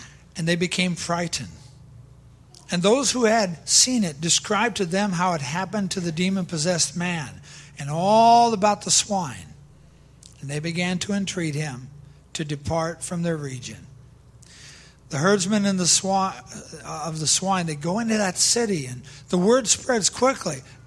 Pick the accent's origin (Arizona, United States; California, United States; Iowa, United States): Iowa, United States; I grew up in Iowa. We're the number one hog state. Every weekend, it was a hog roast time. There was no other meat. It was just pork where I grew up at.